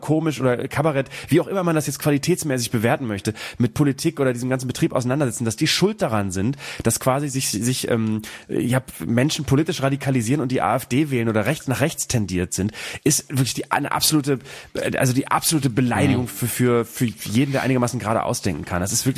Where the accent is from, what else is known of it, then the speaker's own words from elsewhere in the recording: Bremen, Germany; ich mich von Fegesack entferne, gedanklich oder zeitlich von meiner Jugend da in Bremen-Nord